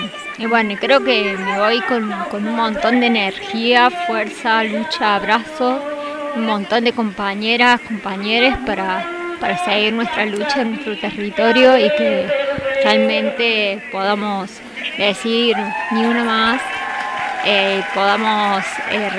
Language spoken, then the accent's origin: Spanish; Córdoba, Argentina; soy de Córdoba, Argentina.